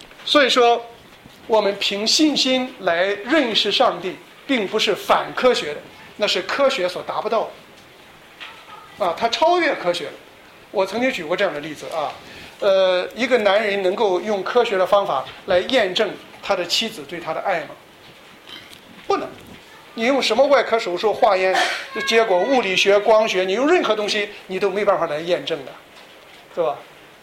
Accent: China; 我觉得大陆人还有一点好处啊，就是因为我们曾经接受过马克思列宁主义啊。

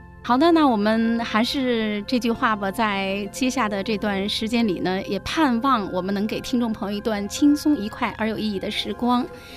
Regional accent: Beijing, China; 也当然也不会是我们北京了哈，我是北京人哈

